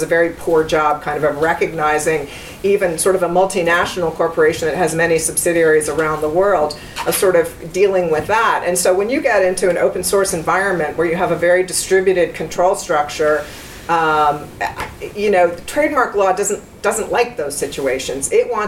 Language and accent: English; United States; Sorry, I'm an American, that's the way I think of it.